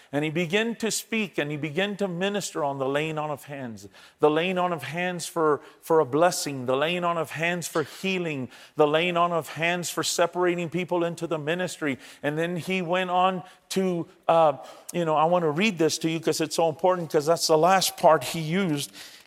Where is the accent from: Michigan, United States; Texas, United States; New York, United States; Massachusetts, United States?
Texas, United States; And I was sitting with the Texas team because I'm from Texas.